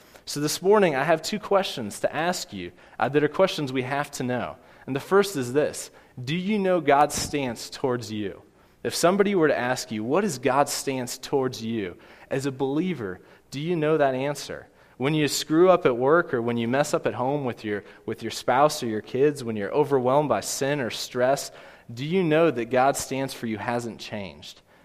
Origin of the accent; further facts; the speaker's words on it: Kansas City, Missouri, United States; I grew up in Kansas City. I hate the Cardinals, but I have to admit they know baseball better than anybody.